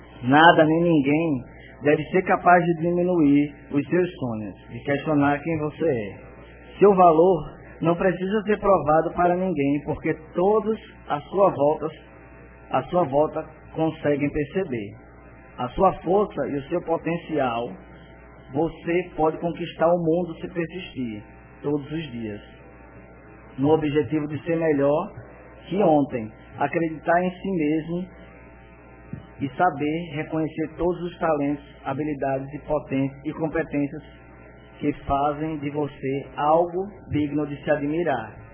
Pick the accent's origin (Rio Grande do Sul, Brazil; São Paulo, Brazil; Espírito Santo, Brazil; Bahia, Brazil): Bahia, Brazil; Glória; also born or lived in Paulo Afonso; eu morava num povoado e era de Glória. Porque jamais eu vou dizer que eu sou de Paulo Afonso, onde eu nasci, mas minha cidade é Glória, né?